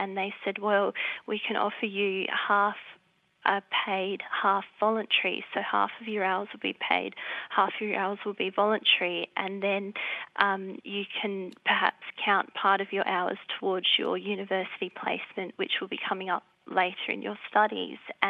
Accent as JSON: {"language": "English", "country": "Australia", "tie": "born or raised there", "said": "I grew up in Australia, born here, and have actually had a couple of experiences"}